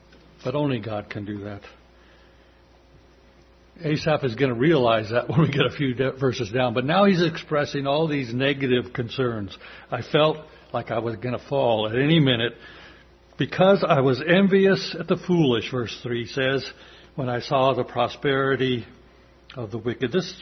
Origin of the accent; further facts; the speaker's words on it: Colorado, United States; Most of you know that I grew up in Colorado, the foot of the Rocky Mountains.